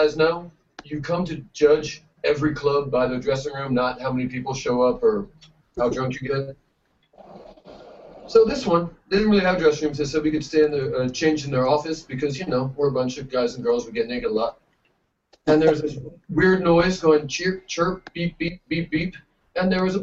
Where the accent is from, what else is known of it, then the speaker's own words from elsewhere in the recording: New Jersey, United States; I'm actually from New Jersey, and they're still not happy to see me at the San Jose.